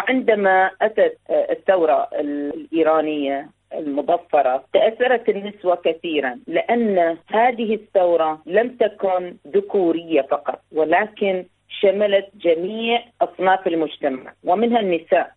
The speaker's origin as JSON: {"language": "Arabic", "country": "Bahrain", "tie": "born or raised there", "said": "ربما أتكلم عن البحرين لأنها جذوري من البحرين ولأني تربيت وترعقعت في البحرين."}